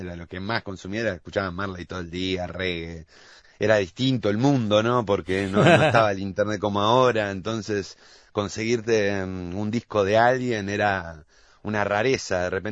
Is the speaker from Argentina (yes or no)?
no; Solimar, Canelones, Uruguay; acá en Ciudad de la Costa, yo soy de Solimar.